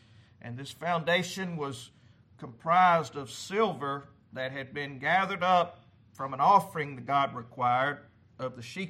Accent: Arkansas, United States; now in New Jersey, United States; And I'm not. I'm from South Arkansas. And the Lord had to have moved me to New Jersey because I had no desire to leave the South at all.

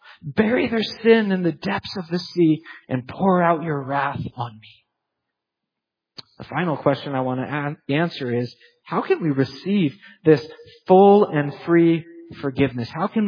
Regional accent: United States; I'm not going to trust in the fact that I'm an American and I love freedom and apple pie.

